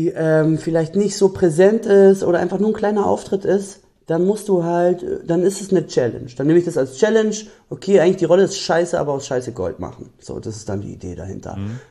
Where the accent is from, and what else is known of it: Berlin, Germany; born or raised there